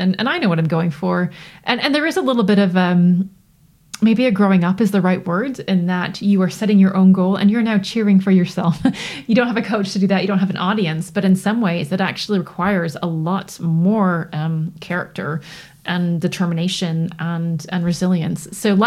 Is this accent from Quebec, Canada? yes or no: no; Toronto, Ontario, Canada; So I grew up in Toronto.